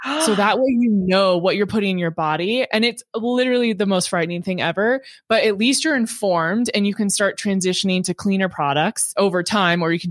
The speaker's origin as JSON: {"language": "English", "town": "Temecula", "region": "California", "country": "United States", "tie": "born or raised there", "also_born_or_lived": "Spokane", "said": "yeah, I actually only lived in Spokane until I was 3, and then we moved to Southern California. So I grew up in Temecula, which is like 2.5 hours away from USC."}